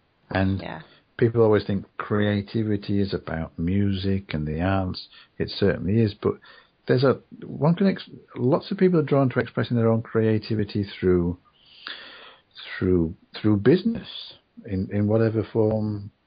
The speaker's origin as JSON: {"language": "English", "region": "England", "country": "United Kingdom", "said": "you know, we're English and we're very, very, we're not good at putting ourselves forward."}